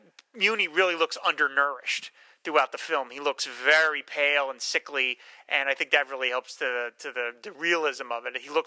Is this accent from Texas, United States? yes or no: no; New Jersey, United States; So I was very proud of my home state that they refused to extradite him. New Jersey represent